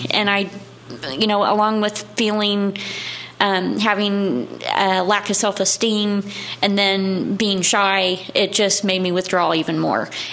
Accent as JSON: {"language": "English", "town": "Evansville", "region": "Indiana", "country": "United States", "tie": "born or raised there", "said": "I'm from Evansville, Indiana. I was born and raised here."}